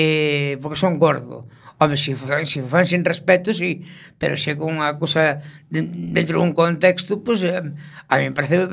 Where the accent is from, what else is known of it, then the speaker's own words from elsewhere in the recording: Galicia, Spain; rímonos do carácter dos galegos